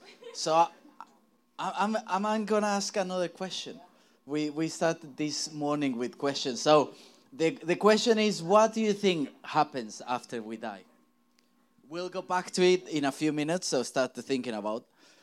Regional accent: United Kingdom; As British, we say like, oh no. We're just not ready for that sort of questions.

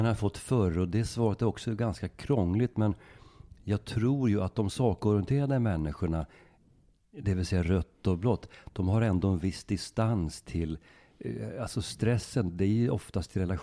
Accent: Norrbotten County, Sweden; accent: Norrbotten dialect; Stömla, det är norrbottniska.

